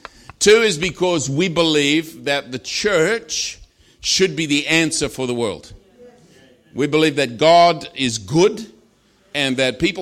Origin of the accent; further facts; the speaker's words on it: Australia; now in United Kingdom; I'm from Australia. I've been here for 16 years, and I'm staying.